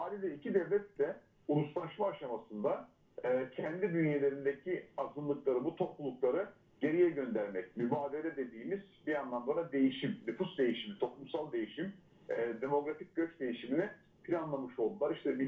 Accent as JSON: {"language": "Turkish", "region": "İzmir", "country": "Turkey", "tie": "born or raised there", "said": "Ben İzmir doğumluyum. İzmir'de doğdum, büyüdüm."}